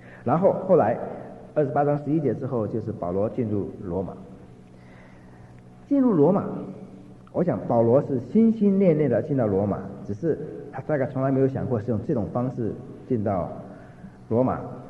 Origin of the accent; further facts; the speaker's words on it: Xiamen, Fujian, China; 那是1989年去厦门，我的家乡，那么待了一个礼拜，住在我阿姨家里